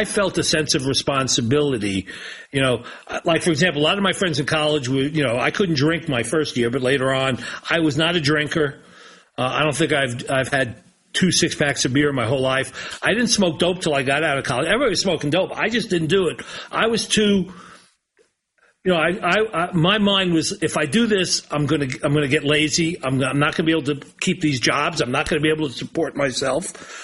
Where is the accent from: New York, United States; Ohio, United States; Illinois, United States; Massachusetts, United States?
New York, United States; I was a kid growing up in New York who was watching people out